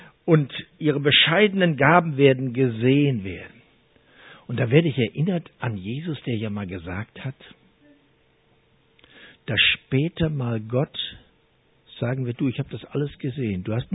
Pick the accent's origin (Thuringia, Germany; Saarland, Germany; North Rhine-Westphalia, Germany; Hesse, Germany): Hesse, Germany; Wir kommen aus Nordhessen und wie gesagt, wir sind ja schon ein bisschen älter.